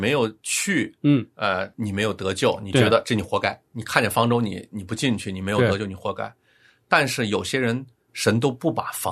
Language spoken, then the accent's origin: Chinese; China; 那我们就以我们中国人的我们所处的这个时代来说，往我们前面三代他们几乎都没有接触福音的任何机会。